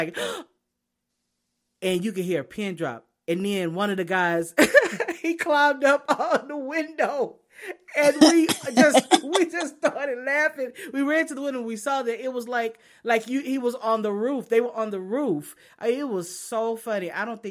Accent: Austin, Texas, United States; And then I forgot I am from Austin, and I guess I do have that weird thing, that weird little vibe going.

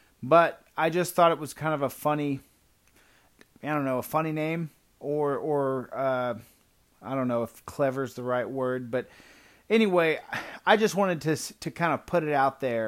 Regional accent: the South, United States; I'm an American. I'm a Southerner.

